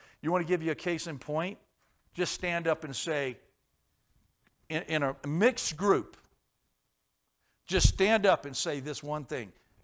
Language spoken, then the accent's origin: English; Washington, United States; I can still go back to my hometown in Washington.